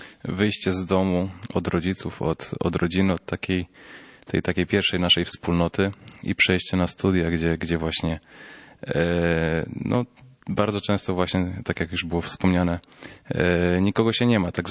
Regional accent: Szczecin, West Pomeranian Voivodeship, Poland; nawet ja ze Szczecina jestem, więc no kawałek dalej jestem.

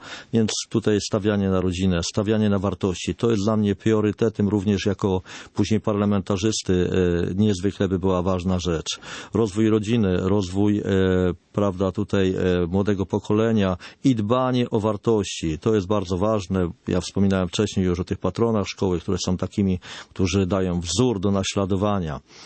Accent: Mielec, Subcarpathian Voivodeship, Poland; Ja tutaj pochodzę z terenów Mielca, tego rejonu mieleckiego

